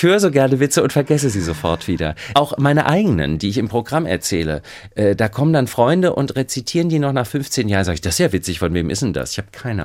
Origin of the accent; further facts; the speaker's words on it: Frankfurt, Hesse, Germany; Da habe ich schon gedacht, Eulen nach Athen tragen als Frankfurter Berlinisch in Berlin Premiere.